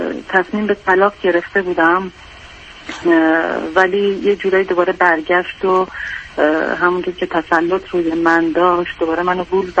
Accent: Iran; moved away as an adult; now in England, United Kingdom; الان 3 سالی هست که اومدم انگلیس به صورت پناهندگی. خودم نمیدونم اصلا با چه وضعیتی من از ایران بیرون اومدم

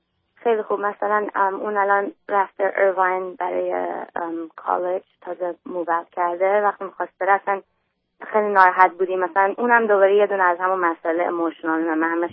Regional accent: Iran; moved away; وقتی که مثلا ما از ایران موو کردیم اومدیم اینجا،

